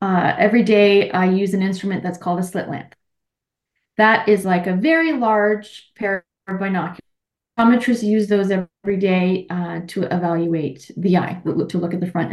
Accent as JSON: {"language": "English", "town": "Pickering", "region": "Ontario", "country": "Canada", "tie": "born or raised there", "also_born_or_lived": "Manhattan", "lives_now": "Richmond Hill, Canada", "said": "having gone from living where I grew up in Pickering. So growing up, not in the city, because when I wasn't as developed as it was now. Then moving to Manhattan"}